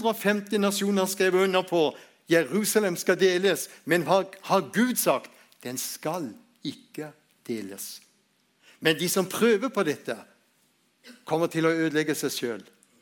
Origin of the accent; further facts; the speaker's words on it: Spangre, Agder, Norway; Jeg har vokst opp der på Spangre, ved Lindesnes.